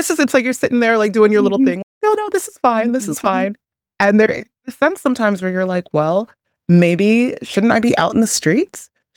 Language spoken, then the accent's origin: English; Nigeria; because I'm Nigerian